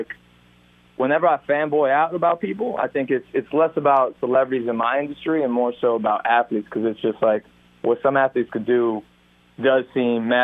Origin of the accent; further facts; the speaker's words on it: Chicago, Illinois, United States; born there; but then I was born in Chicago, so I'm obviously a Bulls and Bears fan, Cubs fan.